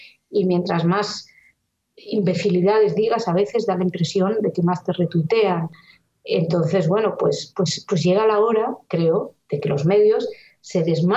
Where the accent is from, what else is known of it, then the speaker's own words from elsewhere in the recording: Spain; como española o como demócrata, me produce una profunda tristeza ver lo que está sucediendo